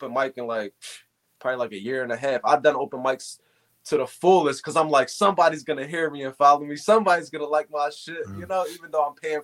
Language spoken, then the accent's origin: English; Philadelphia, Pennsylvania, United States; Yeah. I lived in Northeast Philly. I lived everywhere in Philly, but I was born and raised in North Philly.